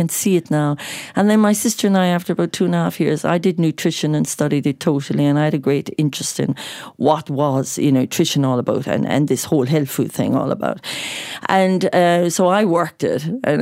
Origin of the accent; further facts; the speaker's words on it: Bandon, Munster, Ireland; accent: Irish; I grew up in West Cork, County Cork, in a lovely rural little village called Bandon. And yeah, just for, you know, go back very often, but I love my accent and I'm holding on dearly to it.